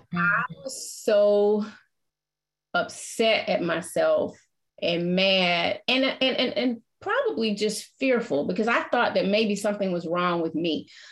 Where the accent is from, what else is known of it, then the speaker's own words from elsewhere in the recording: Atlanta, Georgia, United States; You know, growing up in Atlanta was a special place, Kelly. You know, we came from humble beginnings